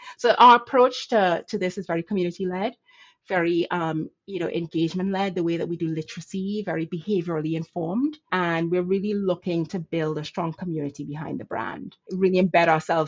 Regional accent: Trinidad & Tobago; now in United States; So on a personal side, so I was born and raised in the Caribbean. You may hear the accent. So proud Trinidadian.

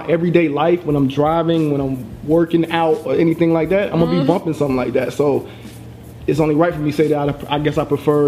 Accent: United States; I'm from Lincoln Park, and I'm fucking in London.

